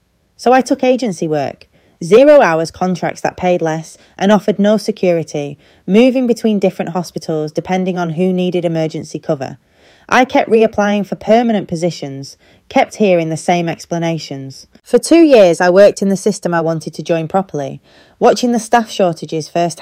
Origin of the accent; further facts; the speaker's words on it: Manchester, North West England, United Kingdom; I grew up on the Benchill Estate in Withenshaw, watching my Tamil dad leave for his shift at Manchester Airport every morning at 5 a.m.